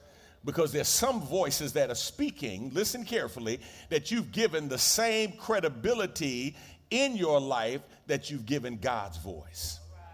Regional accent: New York, United States; man, you know, I'm from New York.

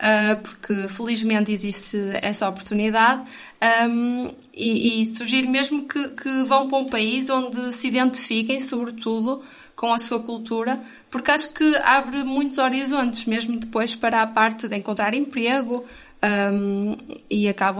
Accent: Portugal; now in France; porque reconhecem que eu não sou francesa e perguntam, mas que língua é? E eu digo, é português.

